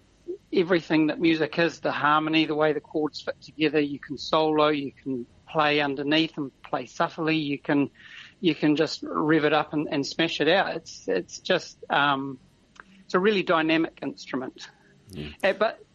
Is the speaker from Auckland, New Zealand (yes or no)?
no; Tauranga, Bay of Plenty, New Zealand; I grew up in Tauranga, and my parents … they gave me piano lessons